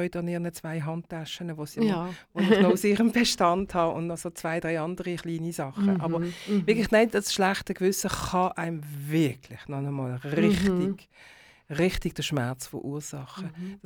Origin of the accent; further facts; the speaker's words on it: Basel, Basel-Stadt, Switzerland; Was mache ich als Baslerin in Basel mit französischen Büchern?